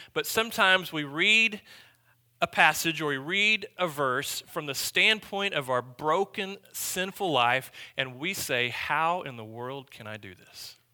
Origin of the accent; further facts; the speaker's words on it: Choctaw, Oklahoma, United States; Now, I grew up in Choctaw, and let me tell you, Choctaw was not known for their tennis players, okay? It was not really a tennis town.